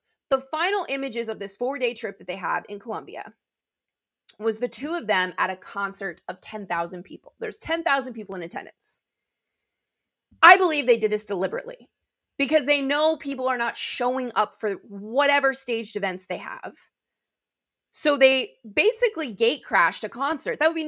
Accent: United States; I didn't know. I'm American. I think most Americans didn't know.

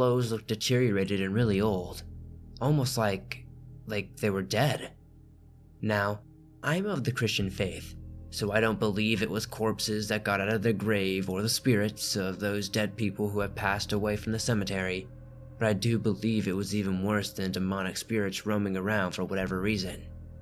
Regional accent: Saluda, South Carolina, United States; also born or lived in Atlanta; I'm from Saluda, South Carolina, a very old and rural country town, steeped in Indian history.

